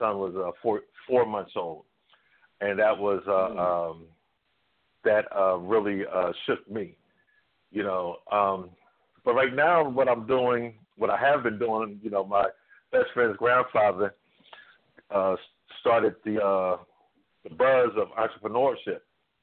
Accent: Philadelphia, Pennsylvania, United States; I'm from Philadelphia, West Philadelphia, Overbrook High School.

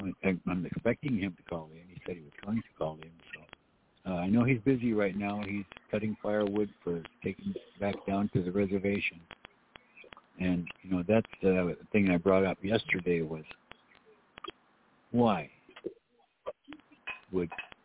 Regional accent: South Dakota, United States; I'm from Lakota, I call it. Not South Dakota. Yeah, I'm from South Dakota.

